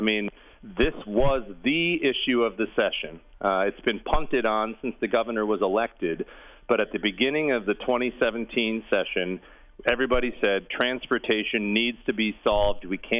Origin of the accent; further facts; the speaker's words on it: Wisconsin, United States; We make things in Wisconsin. I'm from Northeast Wisconsin